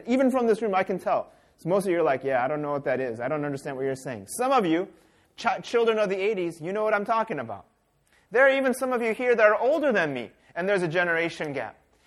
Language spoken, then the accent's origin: English; United States; born there; my parents are Korean immigrants and they lived in the United States. I was born in the United States. I cannot speak a lick of Korean.